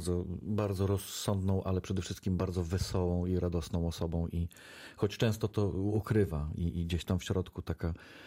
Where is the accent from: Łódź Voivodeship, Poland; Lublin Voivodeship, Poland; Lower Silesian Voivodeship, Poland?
Lower Silesian Voivodeship, Poland; Wrocław; korzenie moje, bo cała rodzina ze strony mojej mamy pochodzi właśnie z Lwowa i z okolic Lwowa. No i ja we Wrocławiu spędziłem 21 lat swojego życia, 22 prawie.